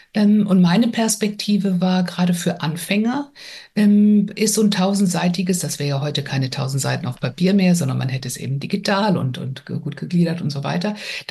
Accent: Bremerhaven, Bremen, Germany; also born or lived in Marburg / Baden-Württemberg; ich komme aus dem Bundesland Bremen, total liberal, kein Zentralabitur, dann komme ich auch noch aus Bremerhaven, das war wirklich, war und ist eine schwierige Stadt. Studiert habe ich in Hessen, in Marburg.

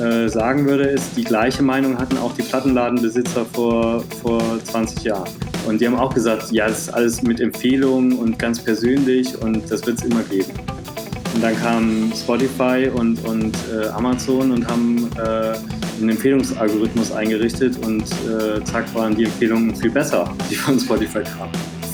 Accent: Dresden, Saxony, Germany; Ich bin gebürtiger Dresdner, habe auch in Dresden dann zu der Zeit gelebt

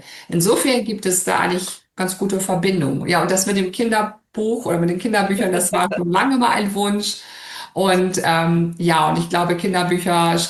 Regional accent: Bremen, Germany; also born or lived in Munich; ich bin Bremerin und habe einige Zeit, habe 10 Jahre in München gelebt

